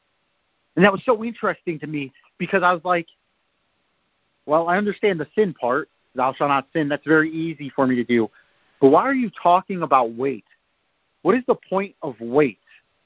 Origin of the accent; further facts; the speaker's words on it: Fairbury, Illinois, United States; also born or lived in Chicago; I was born in Chicago, but as I got older, my brothers got in trouble, and my mom moved us further and further south in Illinois. I ended up in a small town called Fairbury.